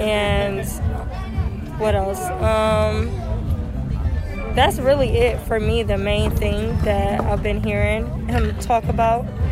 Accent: Detroit, Michigan, United States; 30 years old. I'm from Metro Detroit.

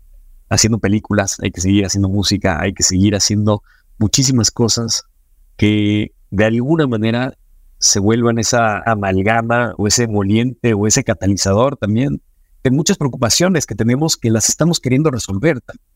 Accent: Mexico; esa deuda que tenemos como mexicanos tremenda

